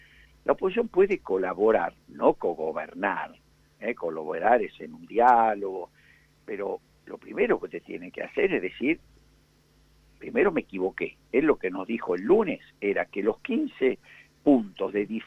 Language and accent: Spanish; Argentina; se lo pedimos de verdad como argentinos